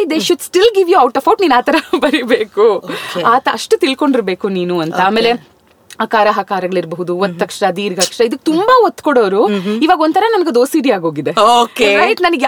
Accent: Bengaluru, Karnataka, India; first language Tamil; Kannada is a second language; so ನಾವು we are Iyengars, mother tongue Tamil, but ನಮ್ ತಾತ ಹಿ ಆಲ್ವೇಸ್ ಇನ್ಸಿಸ್ಟೆಡ್ ನೀವು ತಮಿಳ್ ಕಲಿದೆ ಇದ್ರು ಪರವಾಗಿಲ್ಲ, ಕನ್ನಡ ಕಲಿಬೇಕು ಬಿಕಾಸ್ ನಾವು ಬೆಂಗಳೂರಲ್ಲಿ ಇದೀವಿ, ಕರ್ನಾಟಕದಲ

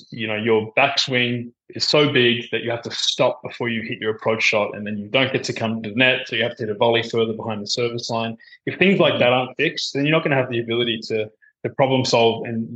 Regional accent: Melbourne, Victoria, Australia; also born or lived in Sydney; I was born in Sydney, and then I moved to Melbourne around 11.

